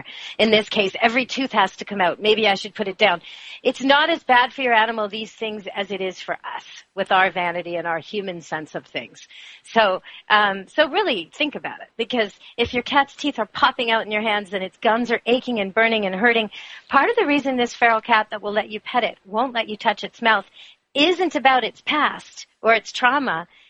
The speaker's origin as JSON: {"language": "English", "country": "Canada", "said": "because I'm Canadian"}